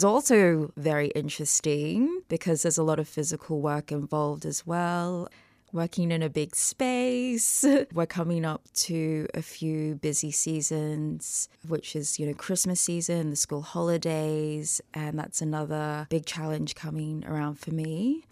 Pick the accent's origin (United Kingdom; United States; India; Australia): Australia; Brisbane, Queensland; now in Melbourne, Australia; I'm 28 years old and I'm Fijian, born and raised in Brisbane and now living down in Melbourne